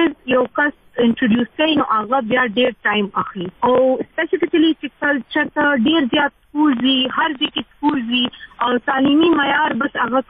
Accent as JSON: {"language": "Pashto", "town": "Swat", "region": "Khyber Pakhtunkhwa", "country": "Pakistan", "lives_now": "Peshawar, Pakistan", "said": "جی زه بیسیکلی سوات نه بلونګ کوم. جی مونږ بس سټیټس دلته پېښور کې"}